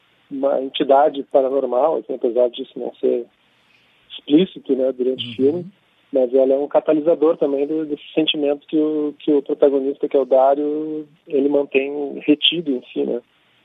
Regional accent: Porto Alegre, Rio Grande do Sul, Brazil; Isso, a gente é aqui de Porto Alegre, né?

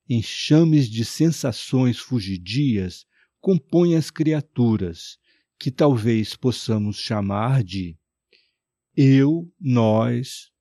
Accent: Minas Gerais, Brazil; a Minas da minha terra, de Tebas, já a Zona da Mata

